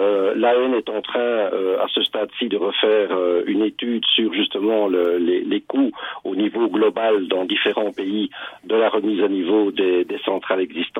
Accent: Belgium; moi je suis belge, j'ai travaillé à la Commission européenne.

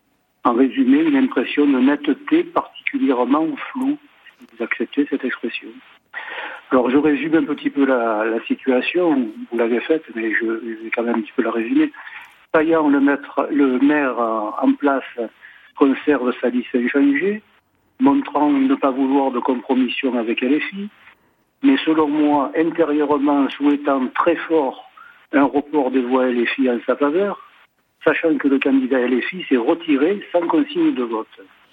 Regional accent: Marseille, Provence-Alpes-Côte d'Azur, France; je précise déjà que je suis marseillais depuis toujours.

